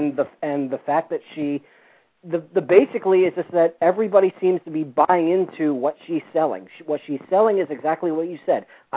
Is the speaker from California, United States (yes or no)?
no; New York City, New York, United States; Oh, jeez, and I'm a New Yorker too.